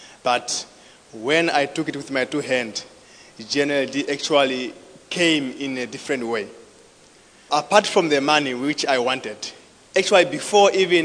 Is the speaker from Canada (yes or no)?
no; Windhoek, Khomas, Namibia; I'm from Windhoek, Namibia. I'm married.